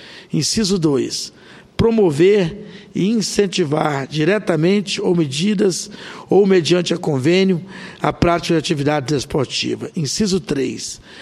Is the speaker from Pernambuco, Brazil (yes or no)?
no; Corumbá de Goiás, Goiás, Brazil; now in Brasília, Brazil; Sou aqui de Corumbá, de Goiás, vizinho aqui, e muito jovem vinha para cá.